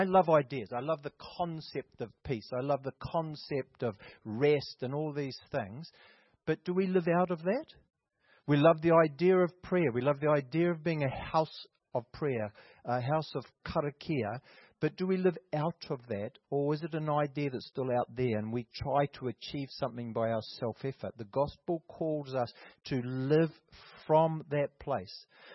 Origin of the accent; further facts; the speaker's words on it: Manawatū-Whanganui, New Zealand; now in Christchurch, New Zealand; So we're from the Ruahini Ranges of Manawatu'awa.